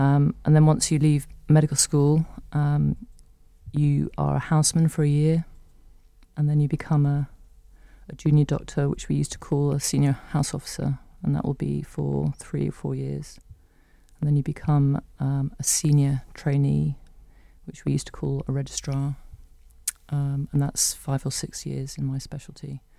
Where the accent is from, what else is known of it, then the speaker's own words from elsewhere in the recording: Poole, South West England, United Kingdom; also born or lived in London, United Kingdom; So I was born in London. From the age of 7, I grew up in Poole in Dorset.